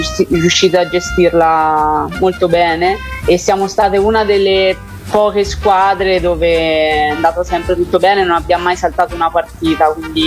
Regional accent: Gualdo Tadino, Umbria, Italy; moved away; E poi una volta che sono partita da Gualdo ho sempre fatto di tutto per tornare almeno la domenica dei giochi

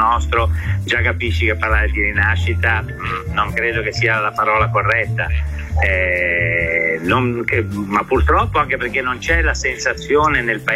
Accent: Genoa, Liguria, Italy; io sono di Genova

